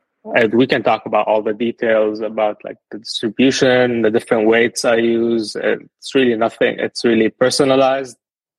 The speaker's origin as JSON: {"language": "English", "country": "Lebanon", "moved": "yes", "lives_now": "United States", "said": "I moved to the US. I'm originally from Lebanon. I moved to the US in 2019."}